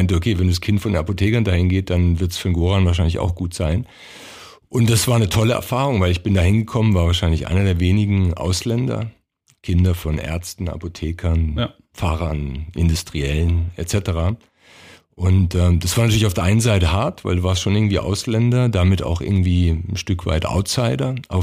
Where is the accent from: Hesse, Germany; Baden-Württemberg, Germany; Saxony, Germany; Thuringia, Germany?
Baden-Württemberg, Germany; In Württemberg geboren, in Baden groß geworden, also da auch wieder so ein Konflikt, ja, Kroate, Serbe, dann Baden-Württemberg, lauter Konflikte in meinem Leben.